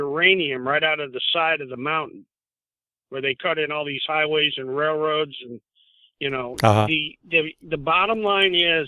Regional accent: Queensbury, New York, United States; Warren County, New York, the cancer capital of the state of New York, where I grew up in Queensbury

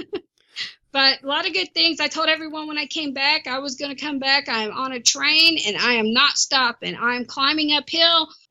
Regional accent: Florida, United States; I'm from Florida, so I know exactly what I'm looking for and how it should look.

